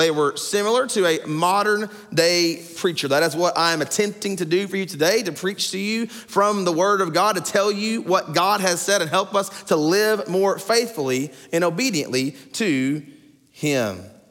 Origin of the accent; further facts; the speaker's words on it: Arkansas, United States; I'm from Arkansas originally. I self-identify as a redneck.